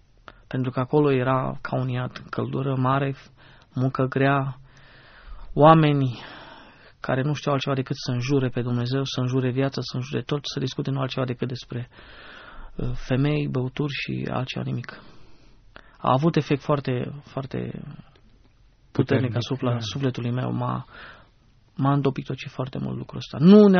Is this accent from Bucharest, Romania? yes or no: no; Hunedoara County, Romania; Sunt din Valea Jiului. Cum spun unii, sunt un fost miner.